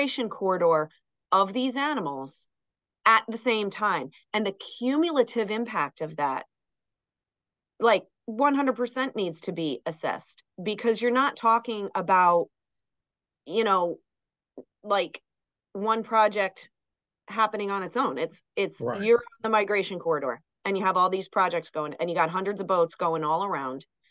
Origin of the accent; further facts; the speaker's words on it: New York, United States; I'm originally from Long Island.